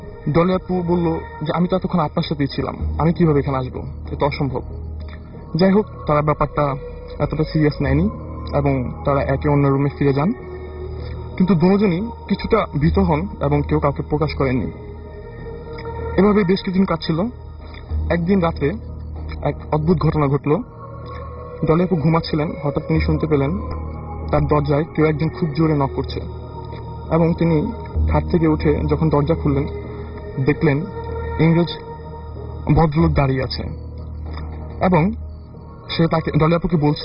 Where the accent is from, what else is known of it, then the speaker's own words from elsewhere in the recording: Dhaka, Dhaka Division, Bangladesh; এসেছি পুরান ঢাকার পোস্তগোলা থেকে।